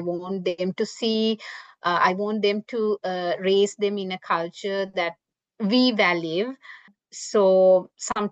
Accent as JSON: {"language": "English", "country": "Sri Lanka", "first_language": "Sinhala", "second_language": "English", "said": "So I quickly switched to Sinhala, and I said in a very strict manner in my native language, \"You have to go and bring it.\""}